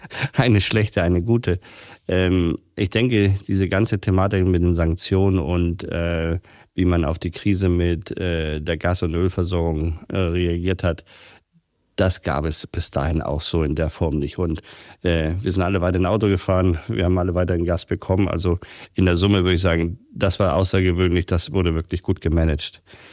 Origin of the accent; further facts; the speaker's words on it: Hamburg, Germany; ich komme jetzt aus Hamburg